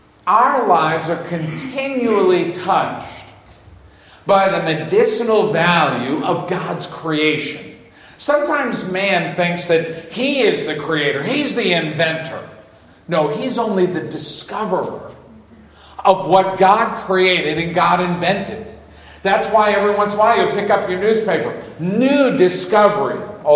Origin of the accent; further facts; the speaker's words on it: Massachusetts, United States; I grew up in Massachusetts. The biggest mountain in our state was Mount Wachusett.